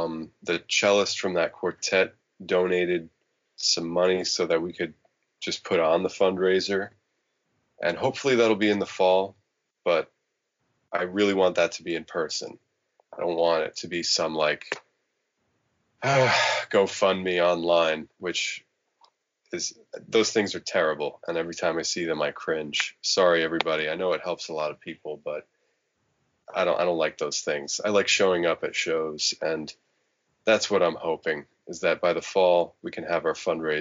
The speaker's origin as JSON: {"language": "English", "region": "New York", "country": "United States", "tie": "born or raised there", "said": "I grew up on the Lower East Side, right across the street from Tompkins Square Park, which was called Needle Park."}